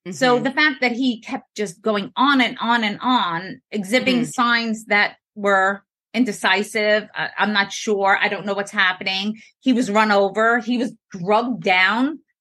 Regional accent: New York, United States; So I'm from New York. I tend to speak fast.

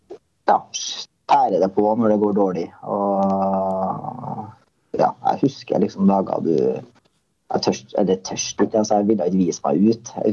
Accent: Trøndelag, Norway; du tar det jo veldig personlig som trønder

